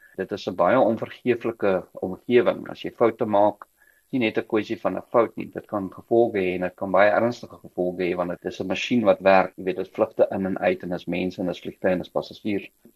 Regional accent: Gauteng, South Africa; born or raised there

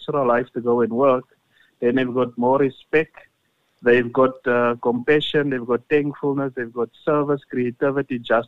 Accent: South Africa; Being a South African, it's like a unique opportunity, because, you know, in South Africa, we've got different cultures, which I love.

